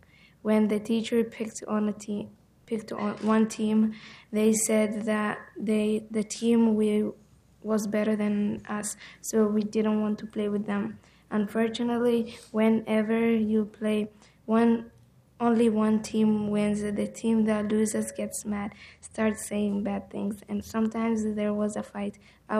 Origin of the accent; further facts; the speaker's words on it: Kenya; born there; I'm from Hosford Middle School. I was born in Kenya.